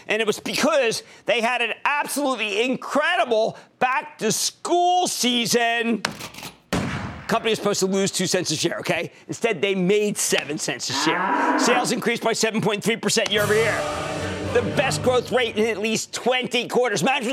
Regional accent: New Jersey, United States; Let's go to Beth, my home state of New Jersey.

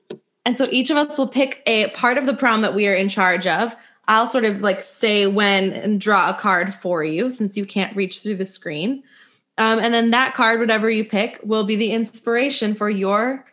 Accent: New Jersey, United States; My parents are both from Philly, and then my sister and I grew up in Jersey

